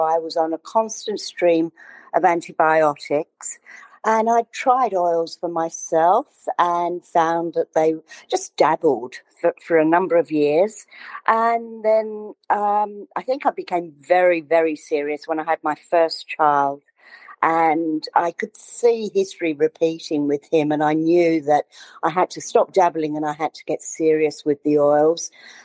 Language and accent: English; London, United Kingdom; I was a very, very sickly asthmatic growing up in London, England.